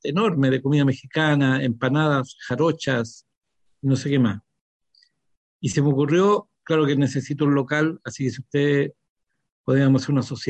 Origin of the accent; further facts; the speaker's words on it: Chile; No, le digo, yo somos chilenos, weón.